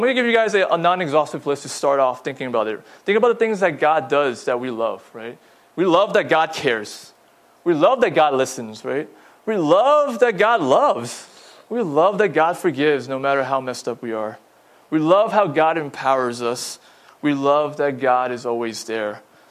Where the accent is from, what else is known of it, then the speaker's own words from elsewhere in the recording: United States; Yeah, I'm talking Fahrenheit because we're American.